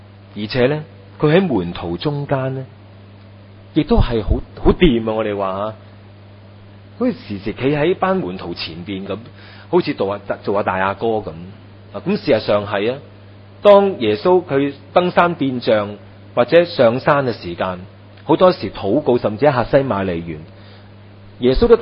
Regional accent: China; 我們中國人那些形容真的很很道欲的，行屍走肉

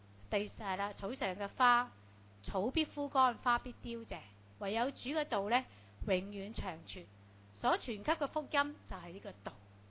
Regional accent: Hong Kong; 我想到我哋香港人咧，都好多嘅失望，好多嘅无奈

